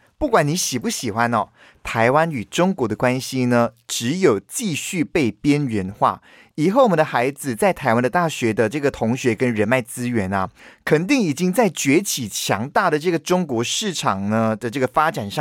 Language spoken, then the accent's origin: Chinese; Perak, Malaysia; 在柔佛吉隆坡雪兰莪、霹雳州我的家乡